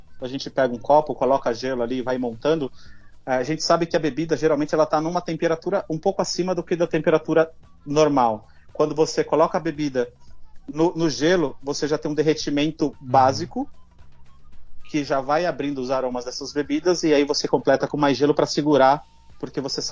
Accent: Spain; Eu cresci na Espanha, tá ligado? Então também muita palavra espanhola.

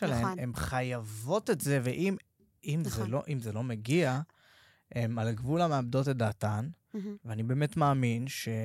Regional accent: Hadera, Haifa District, Israel; גדלתי בחדרה, לא, לא, לא, לא באיזשהו עושר, כאילו במינימום כזה האפשרי

